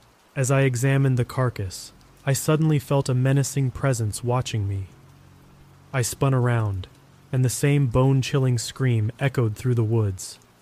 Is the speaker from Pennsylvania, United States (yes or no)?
no; Hot Springs, Arkansas, United States; Growing up near Hot Springs National Park, I had always heard strange tales from my friends and other hikers